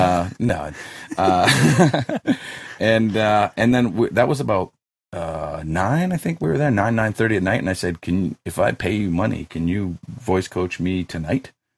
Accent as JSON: {"language": "English", "country": "Canada", "said": "because I'm Canadian."}